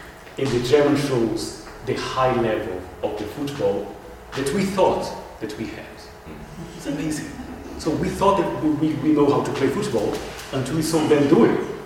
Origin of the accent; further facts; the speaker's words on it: Brazil; English is a second language; If you wonder where my funny accent comes from, I'm from Brazil, a land where everything seems to be bigger, the size, the rivers, and the snakes and the spiders, everything's massive.